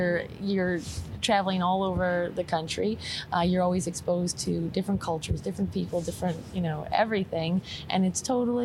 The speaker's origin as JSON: {"language": "English", "region": "New York", "country": "United States", "said": "Upstate New York, in the Catskill Mountains."}